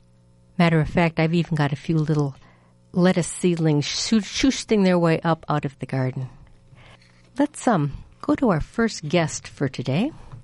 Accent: Wisconsin, United States; now in Iowa, United States; Yeah, cornbread is something that I came to actually after I moved to Iowa. I grew up in Wisconsin

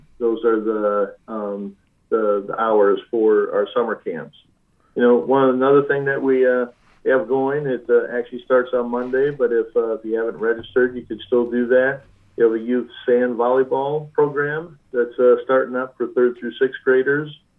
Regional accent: Wisconsin, United States; I grew up in Wisconsin as well.

